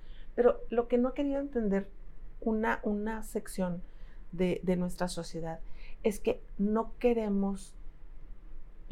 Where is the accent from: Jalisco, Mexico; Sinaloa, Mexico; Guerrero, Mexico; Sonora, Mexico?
Jalisco, Mexico; yo soy de Jalisco, Colima es muy cercano